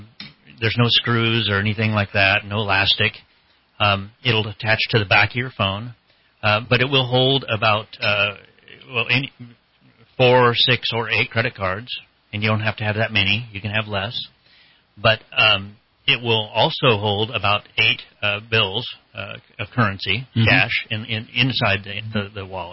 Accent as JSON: {"language": "English", "town": "Redding", "region": "California", "country": "United States", "tie": "born or raised there", "also_born_or_lived": "Pasadena", "said": "I came back up here. I grew up in Redding and then moved down to Pasadena, Los Angeles area for about 15 years."}